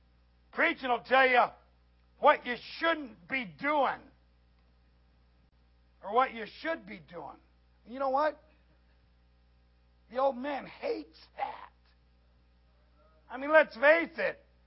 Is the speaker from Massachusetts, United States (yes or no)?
no; Ohio, United States; Come on, this is Southern preaching. I'm from Southern Ohio. Give me a break.